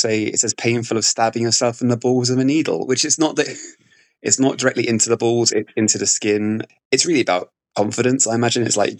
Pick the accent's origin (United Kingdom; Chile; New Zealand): United Kingdom; London; now in Manchester, United Kingdom; I am an adult entertainer, sex worker, and MC from the United Kingdom, born and bred in London, but currently living in Manchester.